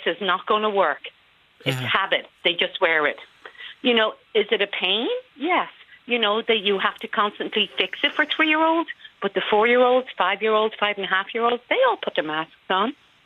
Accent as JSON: {"language": "English", "town": "Dublin", "region": "Leinster", "country": "Ireland", "said": "I'm from Dublin."}